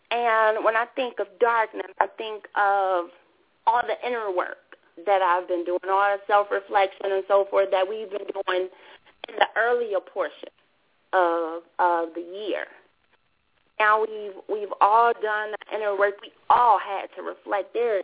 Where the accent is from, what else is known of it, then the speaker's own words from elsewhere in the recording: Macon, Georgia, United States; we get a call from her friend who's from my hometown, Macon, which is about maybe an hour from here.